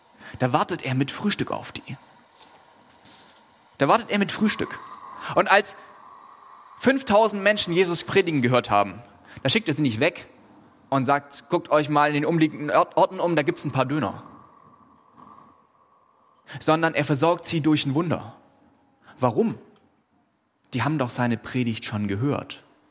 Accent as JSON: {"language": "German", "region": "Baden-Württemberg", "country": "Germany", "said": "Ich komme aus Oberschwaben, das wisst ihr, ja? Da sind die Schützengräben ganz klar. Das ist nah an der bayerischen Grenze, da muss man sich abgrenzen."}